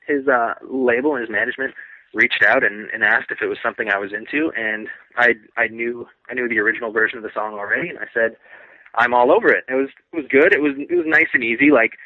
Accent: Canada; It's a bit of an uphill battle being a Canadian artist.

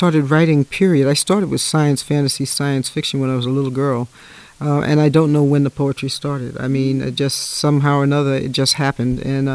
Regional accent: New York City, New York, United States; born there; I was born in New York City from a Caribbean background

